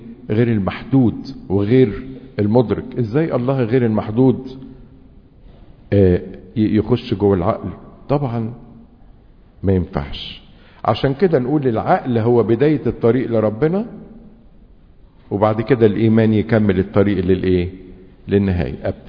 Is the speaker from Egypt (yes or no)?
yes; Egypt; اكتر حاجة يوصفون بها كمصريين يسمونا او نحب سياسة القطيع